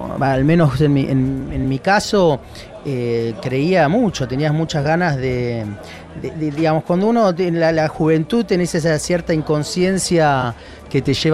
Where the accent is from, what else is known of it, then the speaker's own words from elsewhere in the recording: Argentina; me fui como los argentinos, viste que lo atamos con alambre, me las arreglé, empezamos.